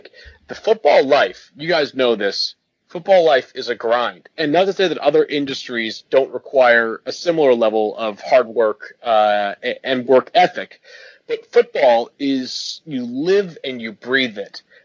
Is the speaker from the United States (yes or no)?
yes; Boston, Massachusetts, United States; I'm from the Greater Boston area